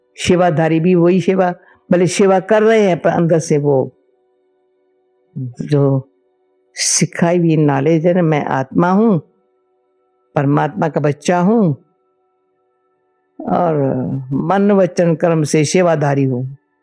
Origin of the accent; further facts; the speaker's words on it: Karachi, Sindh, Pakistan; moved away; जब से हम कराची से यहाँ आए हैं, कईयों का खाना पीना बदल गया ना